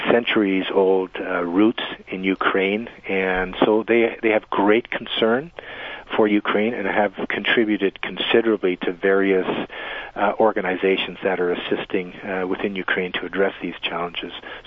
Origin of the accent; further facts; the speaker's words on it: Abbotsford, British Columbia, Canada; I'm actually from Abbotsford, British Columbia.